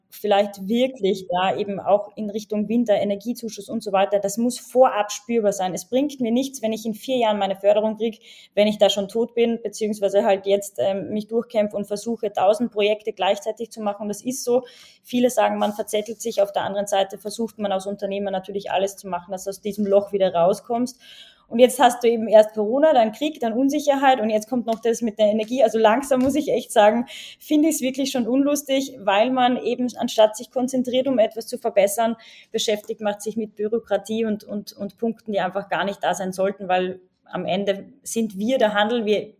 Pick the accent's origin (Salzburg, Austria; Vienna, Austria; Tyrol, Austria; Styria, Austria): Salzburg, Austria; also ich komme aus Salzburg, es ist so traurig, jeden Tag, wenn ich durchgehe